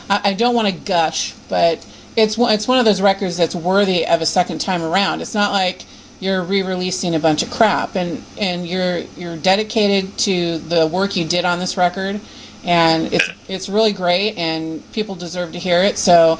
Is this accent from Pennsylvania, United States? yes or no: no; California, United States; Well, I'm from California, too.